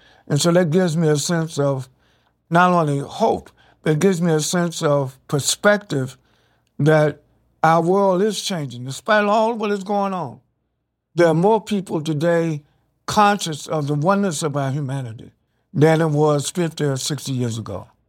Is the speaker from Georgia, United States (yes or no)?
no; North Carolina, United States; As a teenager, I was a youth coordinator for the Southern Christian Leadership Conference in my home state of North Carolina. I was 14, 15 years old.